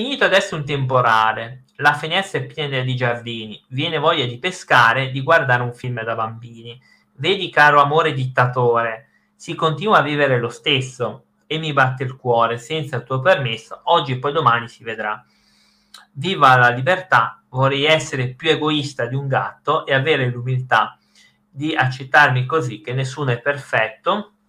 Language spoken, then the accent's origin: Italian; Siena, Tuscany, Italy; No, ma io non sono né di Livorno né di Bologna, sono di Siena.